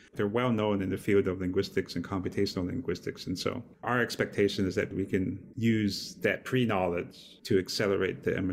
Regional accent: Montana, United States; I'm an outsider, even though I myself am Indigenous, I'm Native American from Montana.

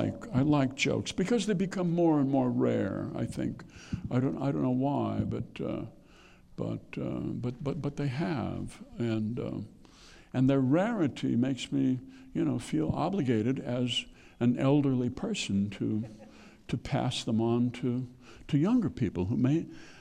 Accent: Midwest, United States; I'm from the Midwest, you have to understand. We're full of self-doubt, you know, and when you grow up in a small town

